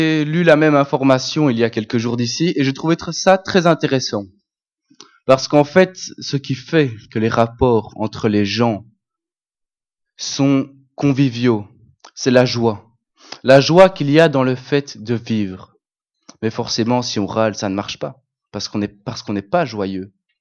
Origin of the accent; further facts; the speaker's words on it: Belgium; Je suis un Belge sur 11 millions d'autres chanceux.